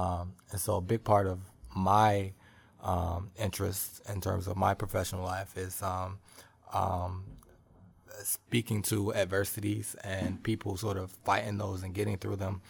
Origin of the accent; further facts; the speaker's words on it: Ohio, United States; So that being said, I'm from Ohio.